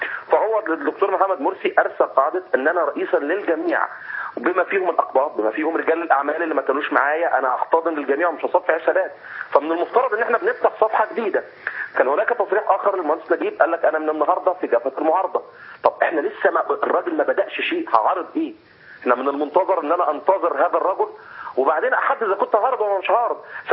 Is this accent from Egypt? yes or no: yes; Egypt; احنا كمصريين